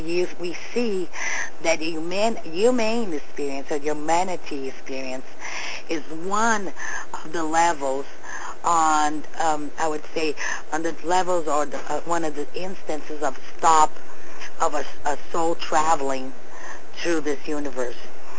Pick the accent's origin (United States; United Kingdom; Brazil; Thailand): Brazil; first language Portuguese; English is a second language; My accent makes difficult for the English. Because I'm Brazilian with, Portuguese.